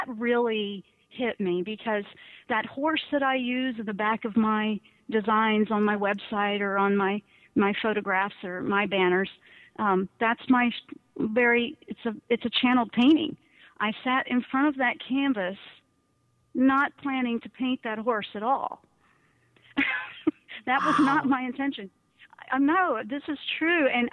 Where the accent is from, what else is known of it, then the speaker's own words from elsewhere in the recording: Southeast, United States; I grew up in the South. Southeast, where it's a little more like, oh, that's not cool.